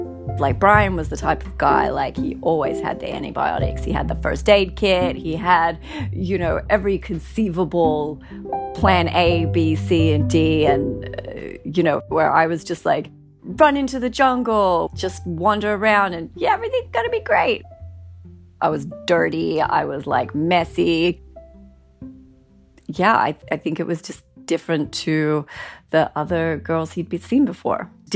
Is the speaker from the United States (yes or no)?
no; Australia; growing up in Australia